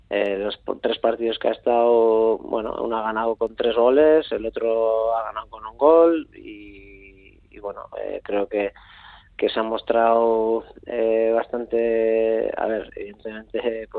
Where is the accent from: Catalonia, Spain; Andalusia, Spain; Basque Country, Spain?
Basque Country, Spain; San Sebastián; Yo soy donostiarra, de Donosti. Además, me siento muy donostiarra, muy orgulloso de ser de Donosti.